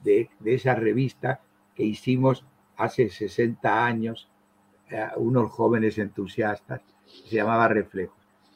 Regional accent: Buenos Aires, Argentina; Yo nací en Buenos Aires en 1946, en diciembre del 46. O sea que este diciembre, ahora tengo 75 años, puedo decir la edad. Me eduqué en la Argentina, claro, hice allí mi bachillerato

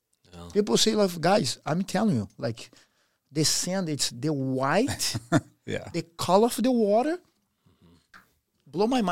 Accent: Rio de Janeiro, Brazil; English is a second language; it's hard to get your life together in my country

